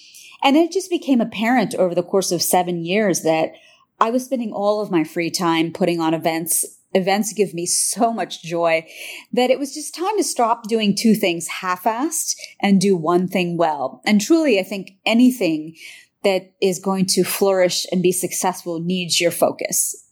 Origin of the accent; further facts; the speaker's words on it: Pennsylvania, United States; but that was the only culture I knew growing up as an American kid in Pennsylvania.